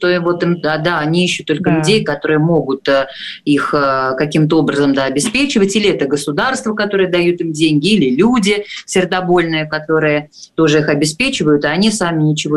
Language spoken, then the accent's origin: Russian; Volsk, Saratov Oblast, Russia; а я непосредственно выхожу из города Вольска, это мой родной город. Так что Саратовская область